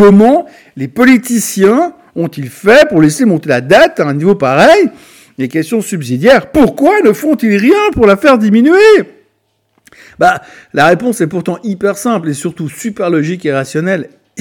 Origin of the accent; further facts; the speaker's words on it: Switzerland; Bon, pas chez nous en Suisse, parce qu'on veut pas déranger